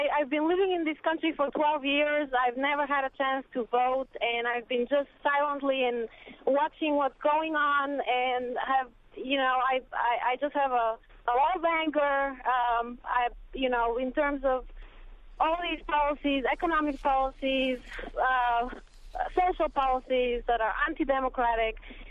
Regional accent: Bulgaria; English is a second language; now in United States; I just became a citizen in May of this year. I'm originally from Bulgaria.

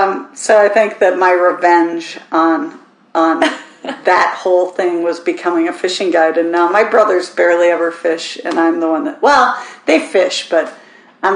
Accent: Minnesota, United States; So I grew up in Minnesota.

